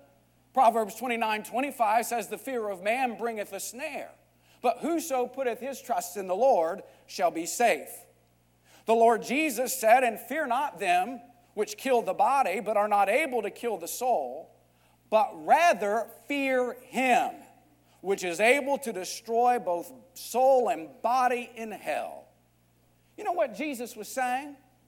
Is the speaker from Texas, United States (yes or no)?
yes; Texas, United States; As the guys I grew up around in West Texas might say, I ain't scared of nothing.